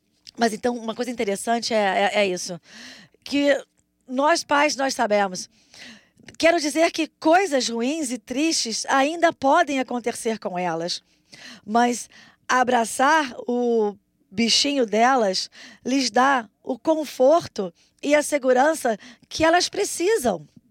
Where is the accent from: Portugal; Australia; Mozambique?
Australia; Eu cresci na Austrália, então isso é a coisa mais comum a fazer.